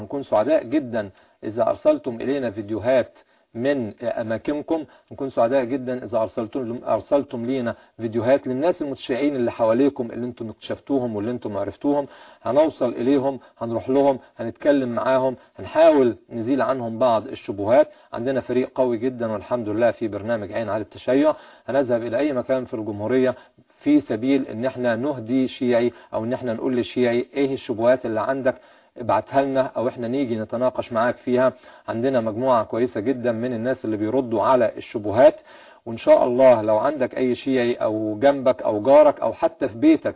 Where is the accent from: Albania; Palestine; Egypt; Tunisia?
Egypt; احنا مصريين